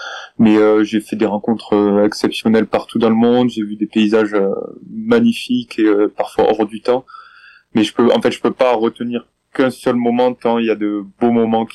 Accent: Cazilhac, Occitanie, France; je suis originaire de l'Aude, à Cazillac, un petit village à côté de Carcassonne, et j'ai toujours grandi ici. J'ai fait mon parcours scolaire à Carcassonne, mes études

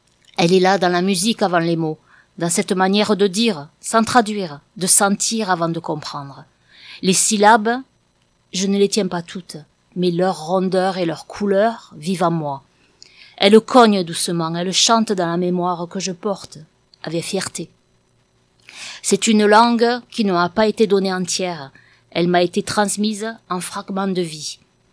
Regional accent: Occitanie, France; Moi, je suis occitane, j'ai des racines vraiment que j'ai pas envie qu'on abîme.

